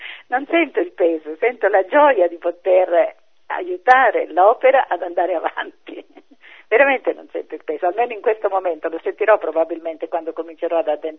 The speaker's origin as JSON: {"language": "Italian", "region": "Calabria", "country": "Italy", "said": "Io che sono calabrese"}